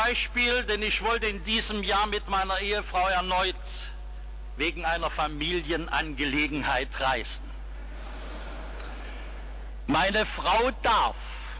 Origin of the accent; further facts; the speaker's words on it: Dresden, Saxony, Germany; weil ich meine Heimatstadt Dresden liebe.